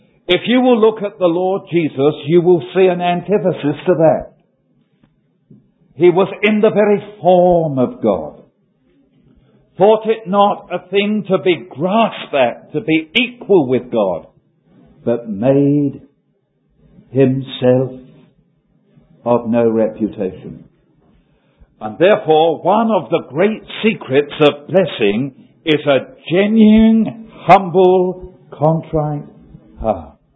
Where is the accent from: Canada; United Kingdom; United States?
United Kingdom; London; So you can imagine, being a Cockney, I raised my eyebrows when I read that.